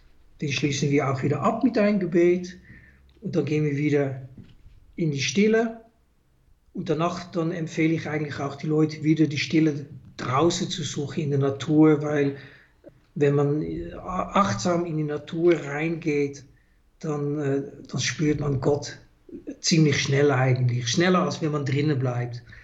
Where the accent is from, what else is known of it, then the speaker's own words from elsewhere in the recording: Amsterdam, North Holland, Netherlands; German is a second language; moved away as an adult; also born or lived in Zurich; now in Einsiedeln, Switzerland; Sie haben wahrscheinlich gehört an meinem Akzent, ich bin gebürtiger Holländer. Ich komme aus Amsterdam. Ich habe Informatik studiert und ich bin in 2000 bin ich in die Schweiz gekommen.